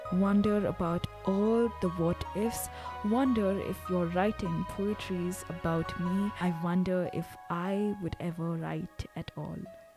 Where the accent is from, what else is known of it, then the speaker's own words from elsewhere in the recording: South India, India; Okay, when I say Indian, I mean like South Indian. It's not that cold here.